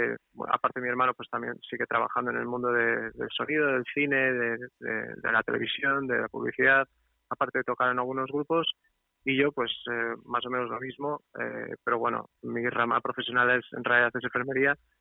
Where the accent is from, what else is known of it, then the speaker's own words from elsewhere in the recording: Portugal; Spanish is a second language; moved away as an adult; now in San Sebastián, Spain; en realidad soy un enfermero portugués, que en 2009 se vino a vivir a Donosti por trabajo.